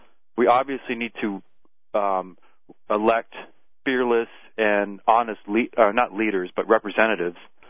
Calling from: Blaine, Washington, United States

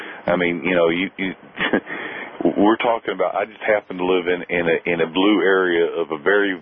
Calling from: Corydon, Indiana, United States; Corydon, which is about 30 minutes from Louisville, Kentucky.

